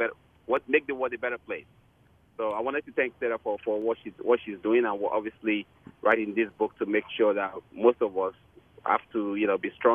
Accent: England, United Kingdom; I'm from England as well. It's great to hear a British accent on the radio.

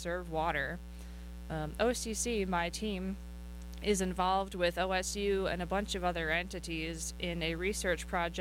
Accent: Great Lakes, United States; born there; I was born up in the Great Lakes region.

